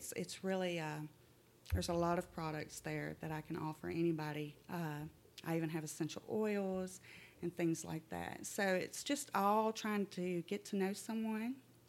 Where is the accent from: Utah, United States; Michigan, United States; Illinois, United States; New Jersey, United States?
Michigan, United States; also born or lived in Alabama, United States; I'm originally from Michigan, but I have spent most of my life in the South.